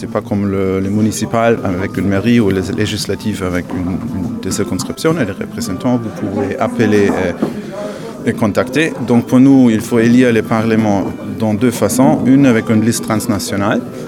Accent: Germany; now in Lille, France; moi en tant qu'Allemand, parce que c'est aussi une soirée organisée par le jumelage franco-allemand, où je suis également très actif à Lille, qui est jumelée avec Cologne. J'habite en France depuis 2012.

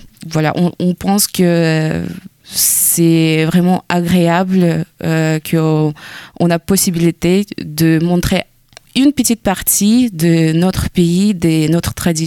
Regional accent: Dnipro, Dnipropetrovsk Oblast, Ukraine; now in France; ma mère toujours habite là-bas, à ma ville natale qui s'appelle Dnipro, c'est seulement 5 km de la frontière de la guerre

